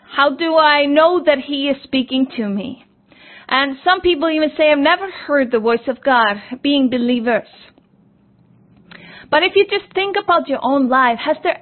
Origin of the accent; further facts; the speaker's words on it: Iceland; where I come from Iceland